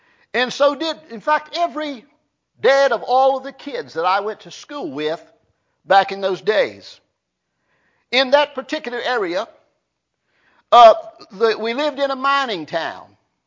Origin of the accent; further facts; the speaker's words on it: Clifftop, West Virginia, United States; also born or lived in Smokeless Hollow; I was born in Fayette County, West Virginia. It was 1898. was a coal mining camp. I have people giving me a funny look today every time I tell them that I'm from Clifftop.